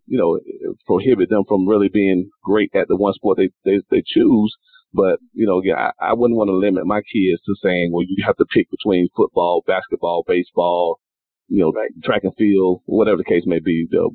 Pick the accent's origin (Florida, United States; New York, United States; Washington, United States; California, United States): Florida, United States; Quincy; growing up in Quincy, Florida, a small town, small community, there wasn't much else to do, you know.